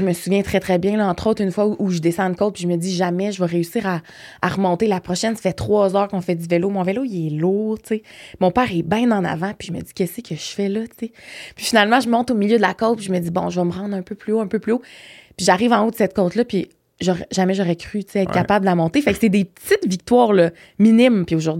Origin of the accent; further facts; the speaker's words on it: Sherbrooke, Quebec, Canada; born there; Je suis née à Sherbrooke.